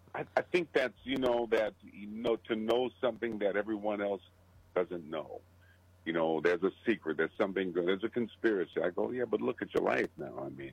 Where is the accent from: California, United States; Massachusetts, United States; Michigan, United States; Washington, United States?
Michigan, United States; I was in my hometown, Michigan, and I went to places and I saw people watching.